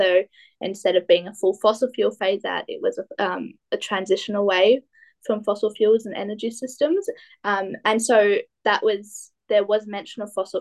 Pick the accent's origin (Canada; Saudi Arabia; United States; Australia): Australia; what we as Australian youth found is that we're always going to have a bit more ambitious targets than the Australian government will have